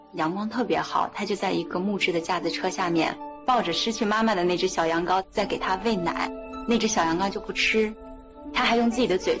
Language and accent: Chinese; Shaya, Xinjiang, China; 我的家乡沙养是塔克拉玛干面积的10%。